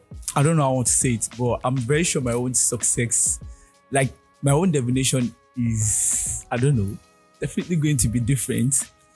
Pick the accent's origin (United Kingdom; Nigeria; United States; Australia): Nigeria; Edo; I'm from Edo, we like money